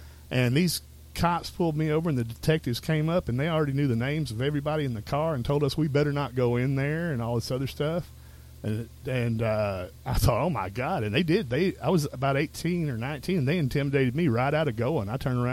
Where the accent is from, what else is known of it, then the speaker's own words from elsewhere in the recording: White House, Texas, United States; I wasn't from Tyler at the time. I was from White House, which is a fairly large.